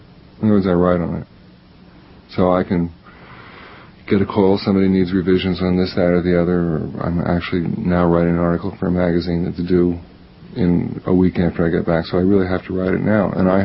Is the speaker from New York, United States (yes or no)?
yes; Roslyn, New York, United States; also born or lived in Chicago, United States; I was born in Chicago. Didn't live there very long, though. I grew up actually in Long Island, Roslyn, Long Island.